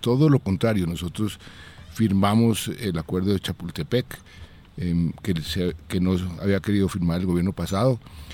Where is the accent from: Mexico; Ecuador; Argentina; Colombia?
Colombia; y a mí me dio vergüenza como colombiano